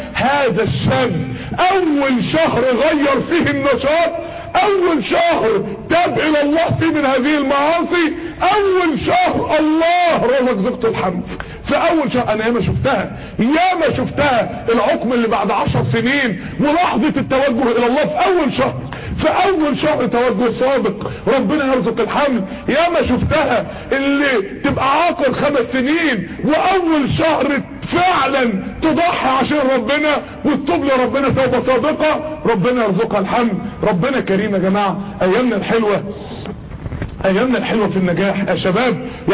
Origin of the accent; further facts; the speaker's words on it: Mansoura, Dakahlia, Egypt; من منطقة عندنا في المنصورة اسمها جديلة